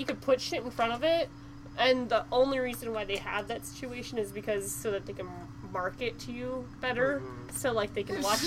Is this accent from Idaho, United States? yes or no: yes; Idaho, United States; I grew up in North Idaho.